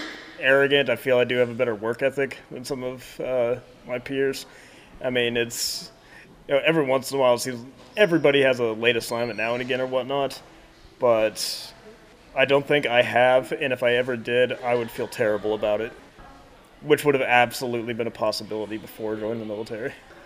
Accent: Oklahoma City, Oklahoma, United States; And then I'm actually from Oklahoma City, so I moved back to Oklahoma City afterwards.

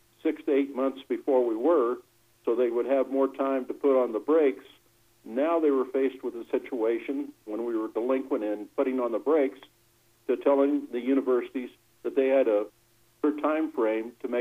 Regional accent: Deming, New Mexico, United States; I'm actually from Deming, but we're up in Farmington with the Legislative Finance Committee

